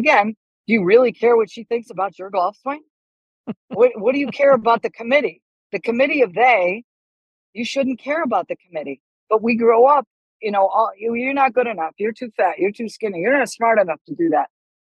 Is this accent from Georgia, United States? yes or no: no; Buffalo, New York, United States; I'm from Buffalo and people from Buffalo know how to drink.